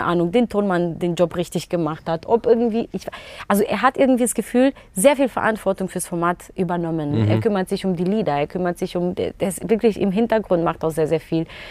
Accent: Romania; now in Germany; Also ich komme aus dem Osten, es gibt niemanden, der aus osteuropäischen Raum kommt

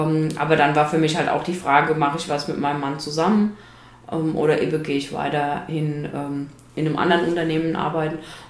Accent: Schliengen, Baden-Württemberg, Germany; Ich bin aus Schliengen im Markgräflerland. Das ist genau in der Mitte zwischen Freiburg und Basel.

